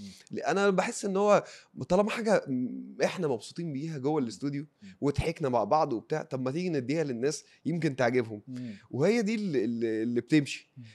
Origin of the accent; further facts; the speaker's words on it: Egypt; واقول لهم انا مصري بشجع كريستال بالاس من زمان قوي